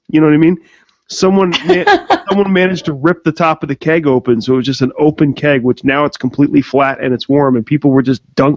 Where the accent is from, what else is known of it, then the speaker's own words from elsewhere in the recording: Coopersburg, Pennsylvania, United States; And it's funny too, because I grew up in Coopersburg.